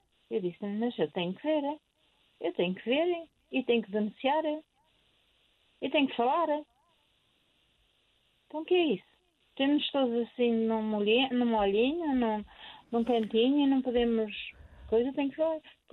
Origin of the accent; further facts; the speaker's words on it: Minho, Portugal; born there; also born or lived in Trás-os-Montes; eu sou minhota, nasci no Minho, depois é que foram viver para trás dos montes.